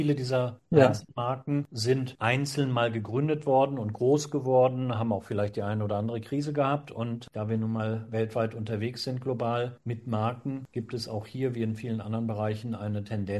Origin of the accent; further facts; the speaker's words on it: North Germany, Germany; Da muss ich jetzt als Norddeutscher also fast passen.